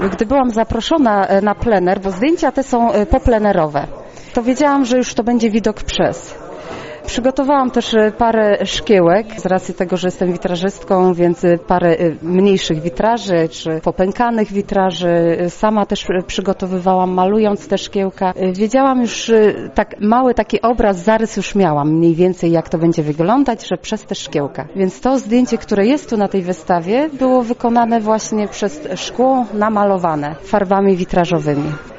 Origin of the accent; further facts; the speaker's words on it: Rzepczyno, West Pomeranian Voivodeship, Poland; Pochodzę z Rzepczyna, gdzie prowadzę swoją pracownię rzemiosł artystycznych.